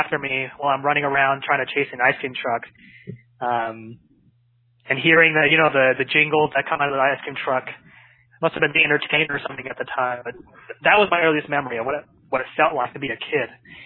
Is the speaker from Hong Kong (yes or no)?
yes; Hong Kong; born there; What I learned was I was born in one of the hospitals in Hong Kong